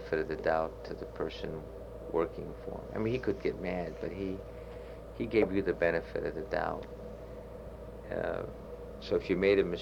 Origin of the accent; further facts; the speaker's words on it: Detroit, Michigan, United States; moved away as an adult; now in Baltimore, United States; I'm not a native Baltimorean. I came here from Detroit to work for the Sun in early 1963, although I do have many ties to Baltimore.